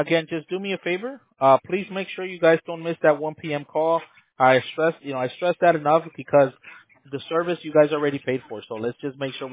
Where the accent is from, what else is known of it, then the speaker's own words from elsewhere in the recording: United States; born there; Well, I'm born in the States. My parents are from Monterrey, Nuevo León.